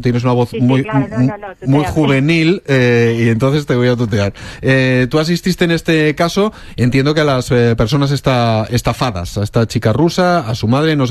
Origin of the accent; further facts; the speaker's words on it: Bilbao, Basque Country, Spain; que soy el de Bilbao.